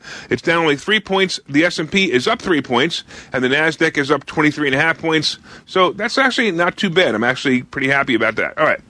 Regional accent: Ontario, Canada; I'm from Ontario. Ontario, Canada

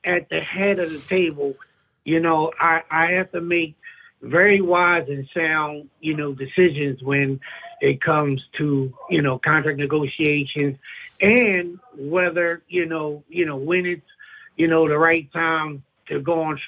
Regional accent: Philadelphia, Pennsylvania, United States; I grew up in Philly. I caught the bus to work, to church.

